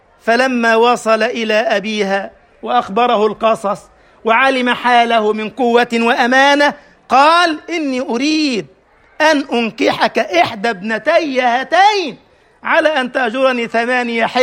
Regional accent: Egypt; ساقه إليها من بلدنا مصر

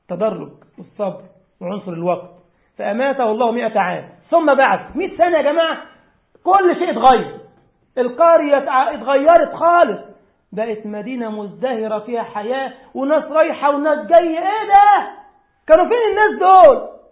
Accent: Egypt; طبعا بقول مصر عشان انا مصري مش عصبية

